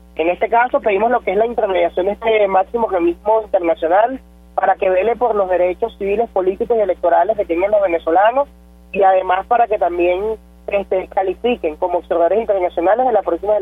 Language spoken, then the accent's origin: Spanish; Mexico; cada uno de nosotros como estudiantes mexicanos quiera asumir en un futuro